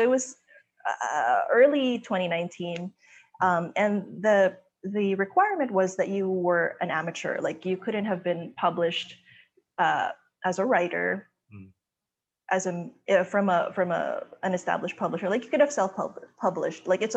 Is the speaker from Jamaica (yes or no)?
no; Manila, Metro Manila, Philippines; You know, I'm from Manila, Philippines